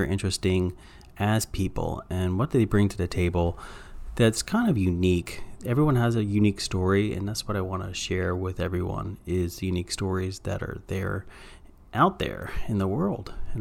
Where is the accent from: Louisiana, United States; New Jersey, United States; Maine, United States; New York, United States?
Louisiana, United States; Slidell; born there; also born or lived in Eastern Seaboard; I was born in Slidell, Louisiana back in 1977. And from there, I went up and down the Eastern Seaboard.